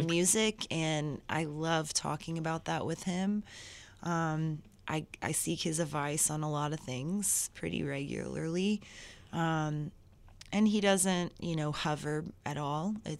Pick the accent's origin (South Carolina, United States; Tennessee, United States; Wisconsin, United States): Tennessee, United States; Nashville; But I think a big part of that is growing up in Nashville mm-hmm. and that just being part of who I am. I'm Southern